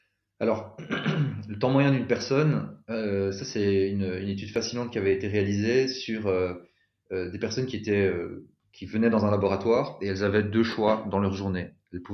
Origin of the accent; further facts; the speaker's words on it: Belgium; accent: Belgian; Je suis rentré en Belgique, puisque les personnes les plus aguerries auront entendu mon accent belge